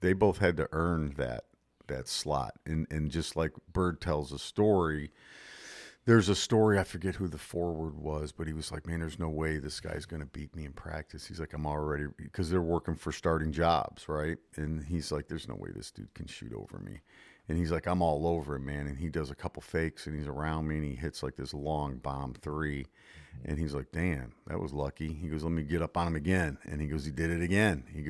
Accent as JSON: {"language": "English", "town": "Chicago", "region": "Illinois", "country": "United States", "tie": "born or raised there", "said": "Since I was a kid, I grew up in Chicago, by the way, if you're listening for the first time."}